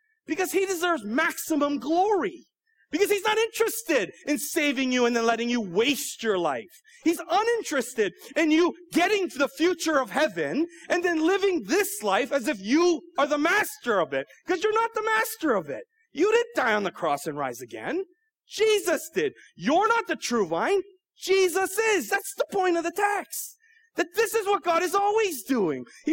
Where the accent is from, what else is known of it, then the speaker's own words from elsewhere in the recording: Canada; I grew up in Canada.